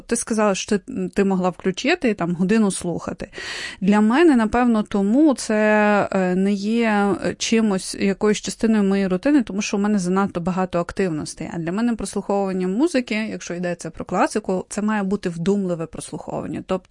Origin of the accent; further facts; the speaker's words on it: Kyiv, Ukraine; Сталося так, що я киянка, яка народилася, виросла в цьому місті